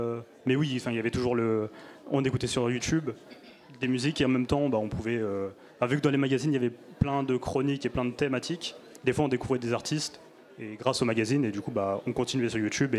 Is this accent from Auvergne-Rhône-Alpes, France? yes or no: yes; Grenoble, Auvergne-Rhône-Alpes, France; moi, je suis de Grenoble